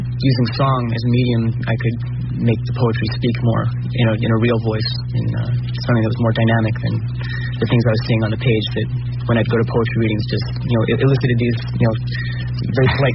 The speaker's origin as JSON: {"language": "English", "region": "New Jersey", "country": "United States", "tie": "born or raised there", "also_born_or_lived": "Queens", "said": "I grew up a lot in New Jersey. Yeah, I was born actually in Queens."}